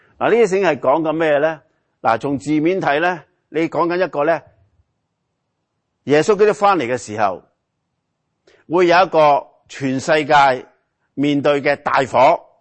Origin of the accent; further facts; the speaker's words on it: Hong Kong; 我们来自香港都知道，不知道为什么政府和人民、警察和平民那个冲突越来越厉害